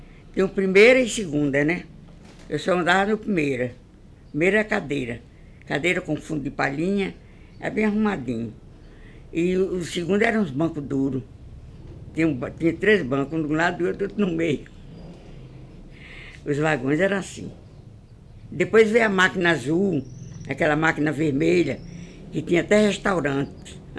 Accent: Maracaípe, Pernambuco, Brazil; born there; A gente saía de Maracaípe, que foi onde eu nasci

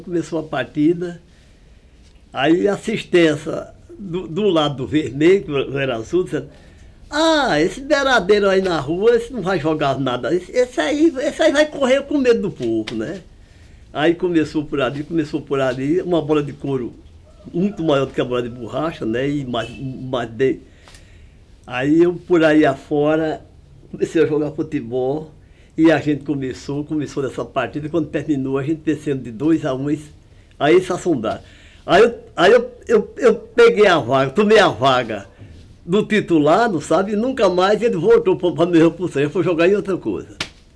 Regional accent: Capunga, Brazil; Eu nasci 17 de dezembro de 29 e nasci já morando aqui no Capunga, é um sítiozinho bem vizinho aqui

